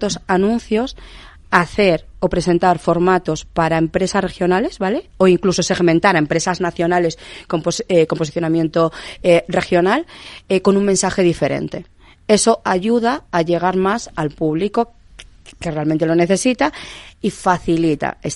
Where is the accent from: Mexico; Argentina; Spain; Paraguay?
Spain; León, Castile and León; Que yo soy de León y es los que lo llevan allí.